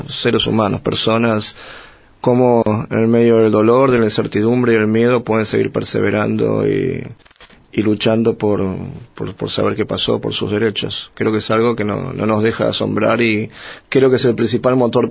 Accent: Buenos Aires, Argentina; born there; Que es mi lugar en el mundo, es el lugar del barrio donde yo nací, donde tengo paternal.

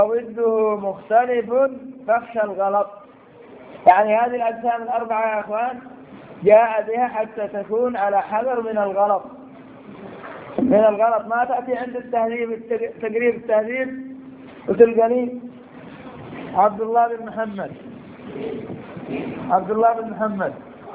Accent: Yemen; عندنا في اليمن

